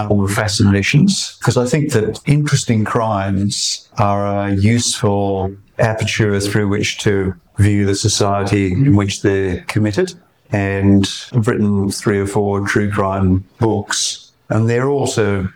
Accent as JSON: {"language": "English", "country": "Australia", "said": "you walk into India as an Australian and first thing they want to know about you is what to think about cricket."}